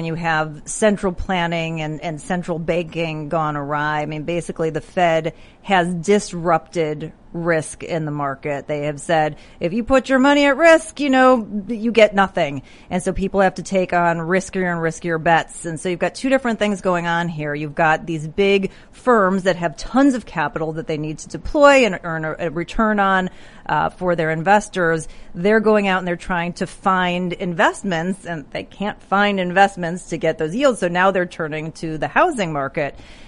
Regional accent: Chicago, Illinois, United States; This isn't going to be like Al Capone's tomb, is this? Because I'm from Chicago

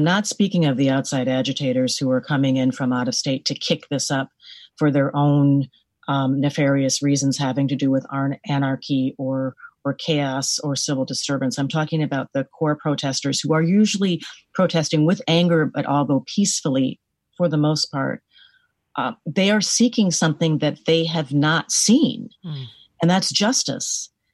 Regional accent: Minneapolis, Minnesota, United States; I'm from Minneapolis, so it has been soul crushing and heartbreaking to follow what's gone on there

